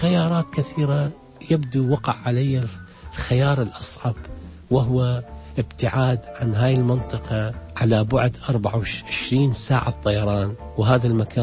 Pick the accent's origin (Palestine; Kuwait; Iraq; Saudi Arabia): Iraq; moved away as an adult; also born or lived in Syria; أنا من أول ما وصلت لسوريا لحد ما طلعت أنا ما عندي ولا وثيقة عراقية